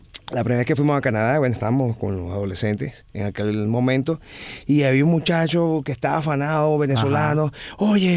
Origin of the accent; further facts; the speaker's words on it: Cuba; yo soy un cubano reencauchado con venezolano.